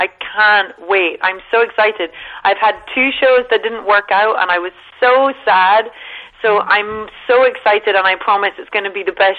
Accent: St Andrews, Scotland, United Kingdom; also born or lived in Edinburgh; No, so I am from Edinburgh, which... Uh-huh. It's kind of soft. It's a bit softer. Well, I'm actually from St. Andrews, which is definitely softer. Mm-hmm. So, and my parents were English, so I didn't get such a strong accent.

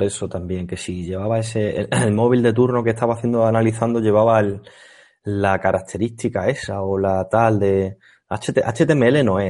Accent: Mérida, Extremadura, Spain; Los de mi pueblo, en Mérida, pues no lo tienen.

